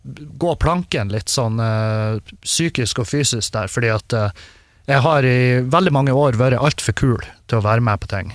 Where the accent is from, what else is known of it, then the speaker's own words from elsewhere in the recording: Northern Norway, Norway; jeg er jo nordlending, så jeg blir ikke overrasket når været kommer i veien for reisen min.